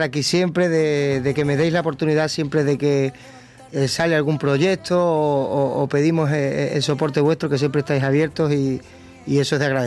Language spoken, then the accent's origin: Spanish; Plasencia, Extremadura, Spain; moved away as an adult; now in Catalonia, Spain; yo me siento mitad catalán, mitad extremeño. Sí que es verdad que estuve hasta los 20 años en Plasencia, Cáceres, que es donde nací, mi familia está allí, pero claro, ya llevo 14 años aquí.